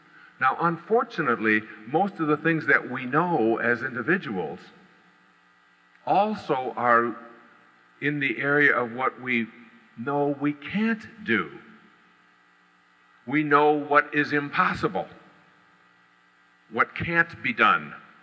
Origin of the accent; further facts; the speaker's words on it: Detroit, Michigan, United States; doing all the things that were just second nature to me when I was growing up in Detroit, down in the Detroit River.